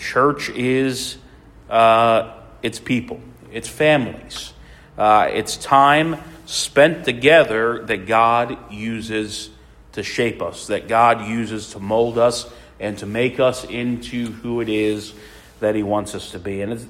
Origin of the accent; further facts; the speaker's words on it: Philadelphia, Pennsylvania, United States; I was looking at some old photos of the church that I grew up at back in Philadelphia